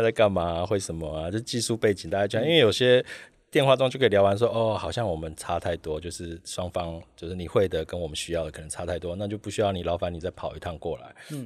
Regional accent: Taiwan; 因为其实我们台湾人资讯人才是很强

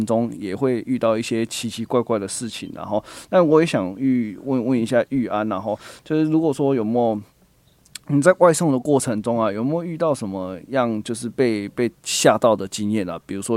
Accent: Taiwan; 我认为其实如果说可以让我们台湾人的薪水，让大家的薪水可以普遍提升

